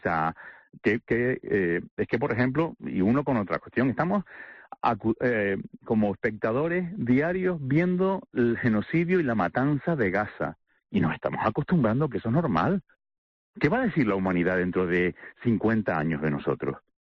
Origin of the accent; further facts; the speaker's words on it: La Palma, Canary Islands, Spain; estoy en lo alto de mi pueblo. Yo no sabes, soy de La Palma, estoy sí. En lo alto de mi pueblo